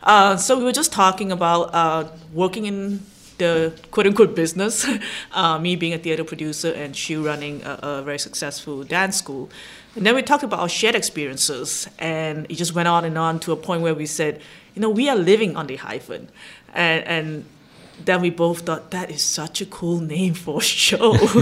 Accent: Malaysia; now in United States; Malaysia.

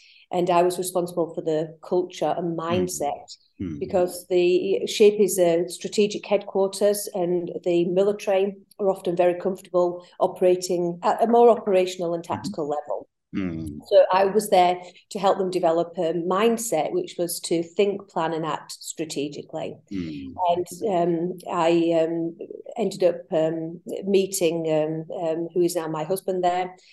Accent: Yorkshire and the Humber, United Kingdom; I'm actually from Yorkshire, the north of England, and I was born in a small village where I felt different because my mother was German

